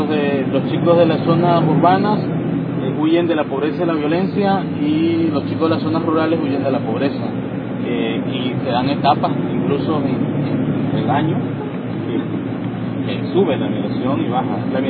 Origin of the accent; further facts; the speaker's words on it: Mexico; Soy mexicano.